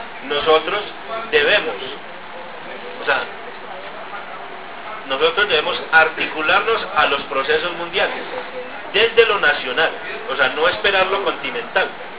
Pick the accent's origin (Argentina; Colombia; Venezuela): Colombia; Antioquia; otra cosa es el campesino santandereano, otra cosa somos los paisas.